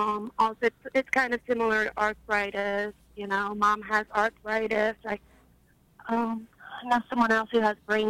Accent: Kansas City, United States; I'm from Kansas City.

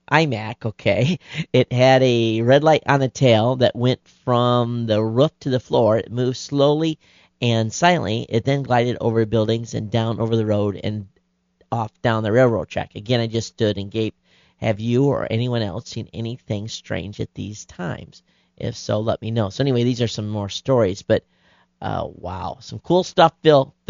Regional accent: East Midlands, United Kingdom; I should at this point make it clear that I grew up in the Peak District, which has more than its fair share of strange aerial sightings.

